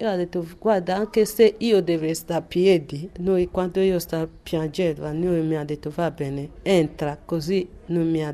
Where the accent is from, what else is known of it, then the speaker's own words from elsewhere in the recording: Nigeria; Italian is a second language; now in Rome, Italy; Mio paese ho perso, mia città ho perso, tutte le cose ho perso della mia vita. Non è più niente. Però grazie a Dio che io la vivo oggi. Arrivato in Italia nel 2008.